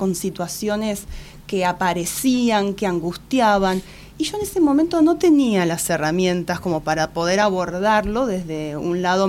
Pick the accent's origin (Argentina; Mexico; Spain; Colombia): Argentina; Bahía Blanca, Buenos Aires Province; now in Buenos Aires, Argentina; Entonces, eso implicó tener que venir a Buenos Aires a estudiar, porque yo soy de Bahía Blanca.